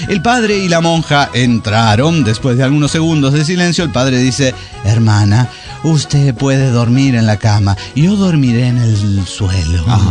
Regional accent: San Luis Potosí, Mexico; de San Luis Potosí.

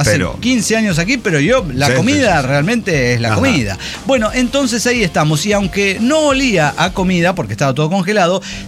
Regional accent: Guadalajara, Jalisco, Mexico; moved away; also born or lived in Monterrey; Cuando me fui a Monterrey, de Guadalajara a Monterrey

